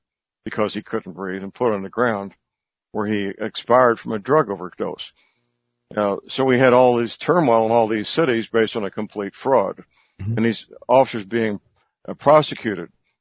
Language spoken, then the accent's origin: English; St. Louis, Missouri, United States; Now my hometown, St. Louis, has two of the world's largest rivers on the north side and the east side.